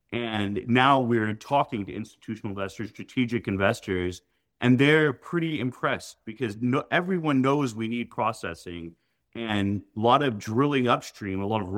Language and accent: English; Oklahoma, United States; also born or lived in New York; And then, you know, I was born in New York, but I grew up in Oklahoma.